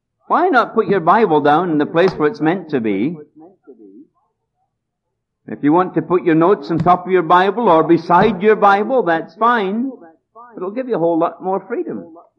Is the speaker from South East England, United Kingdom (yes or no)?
no; Scotland, United Kingdom; when I grew up in Scotland, I had no identity in many, many situations.